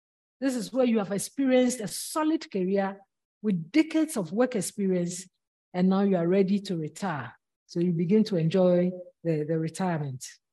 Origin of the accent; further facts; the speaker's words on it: Ghana; moved away as an adult; now in Canada; How can I come all the way from Ghana to Canada to study and be thrown out of university?